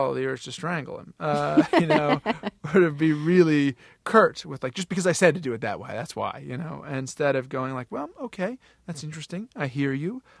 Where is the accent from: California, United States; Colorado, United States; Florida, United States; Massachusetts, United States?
Massachusetts, United States; Cambridge; born or raised there